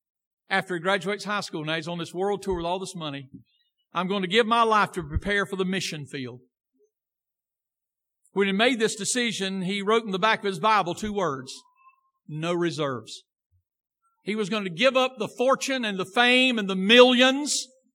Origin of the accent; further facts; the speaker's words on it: the South, United States; And us people down here in the south, we're the only people that talk right.